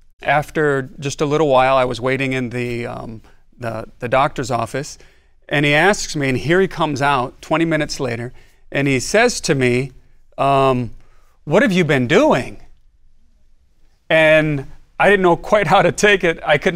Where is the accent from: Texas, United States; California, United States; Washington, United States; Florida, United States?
California, United States; also born or lived in Philippines / Rapid City, United States; I was born and raised in California.